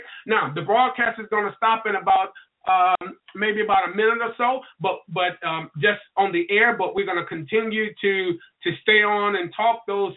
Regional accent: Albany, Georgia, United States; I will not be limited from the fact that I'm from Albany, Georgia, and I might speak with a slang and I might not cross every T and dot every I.

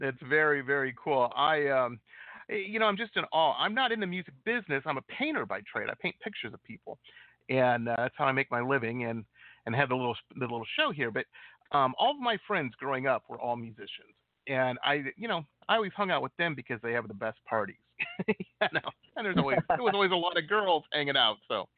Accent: Detroit, Michigan, United States; I grew up outside of Detroit.

